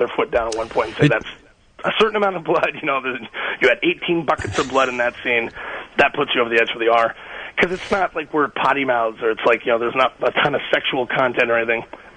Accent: Canada; I grew up in Canada

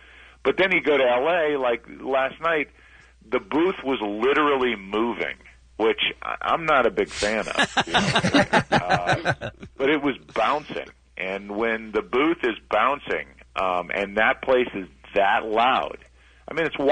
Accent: St. Louis, Missouri, United States; It's hilarious just because I grew up with Hamm in St. Louis.

